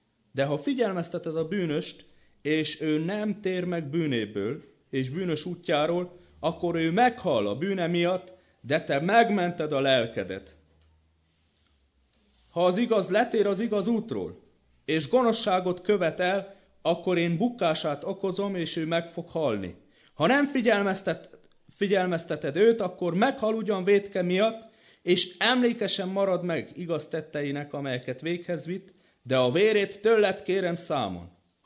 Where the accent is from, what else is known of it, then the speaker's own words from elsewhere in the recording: Apața, Brașov County, Romania; hazamentem a szülőfalumba, Apácain, Apácai Csere Jánosnak a szülőfalujából származom.